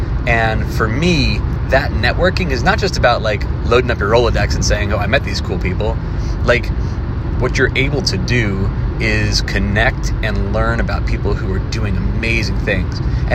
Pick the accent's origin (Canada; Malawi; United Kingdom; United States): United States; New Jersey; Cuyahoga Falls is not tiny compared to where I grew up in Jersey, but it feels tiny because it's not really close to anything.